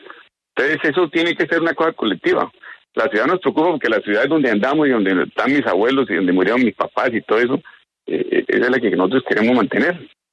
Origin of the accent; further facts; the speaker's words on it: Colombia; lo que yo como ciudadano, como humangués, como colombiano, nos preocupa donde estemos viviendo